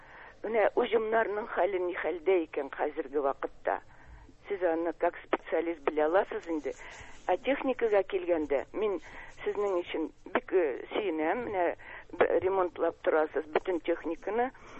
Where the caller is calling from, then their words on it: Kazan, Tatarstan, Russia; мин Казаннан.